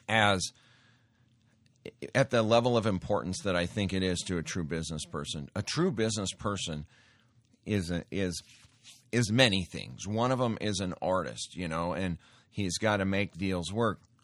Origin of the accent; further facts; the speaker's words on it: Montana, United States; I grew up in Montana, and I got exposed to a lot of those rough old, you know, backwoods ranchers or out in the central Montana ranchers